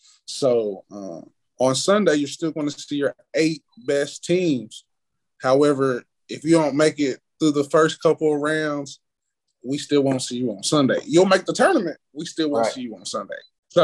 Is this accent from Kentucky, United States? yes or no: yes; Maysville, Kentucky, United States; because being from Maysville, I know the aesthetic that my hometown brings